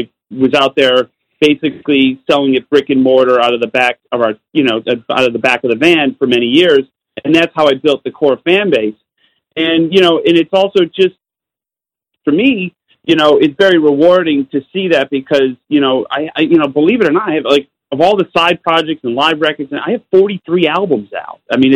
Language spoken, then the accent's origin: English; Utica, New York, United States; They thought I was British for like 10 years. And I'm like, no, I'm from Utica, New York.